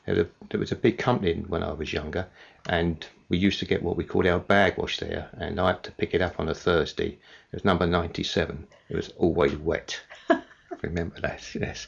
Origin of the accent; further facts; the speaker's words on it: London, United Kingdom; I come from London. I was born in the West End. I don't remember much about that because we moved on to all on to King's Cross, and then we moved to Tufnell Park, where I've spent most